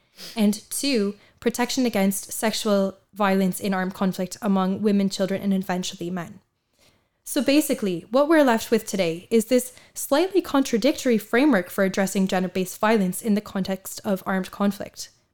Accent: Canada; now in Ireland; I'm a Canadian national studying or doing my research here in Ireland.

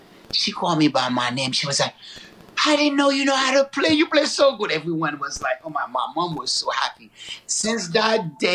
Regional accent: Haiti; Because I grew up in Haiti

